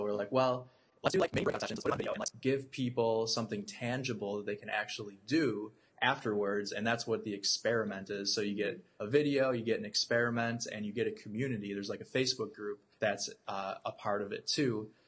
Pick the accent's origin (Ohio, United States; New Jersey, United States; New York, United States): New York, United States; Buffalo; And so we're from Buffalo, and we're like, yeah, let's go to this game.